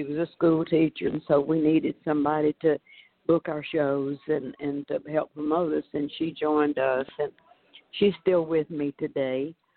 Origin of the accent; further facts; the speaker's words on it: Shreveport, Louisiana, United States; also born or lived in Nashville; Well, when I came to first from Shreveport, I went to the Jubilee USA, which was